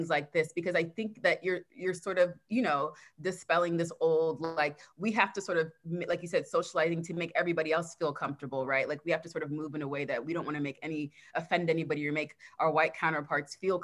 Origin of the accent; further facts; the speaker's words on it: Dallas, Texas, United States; Dallas. I grew up in Dallas.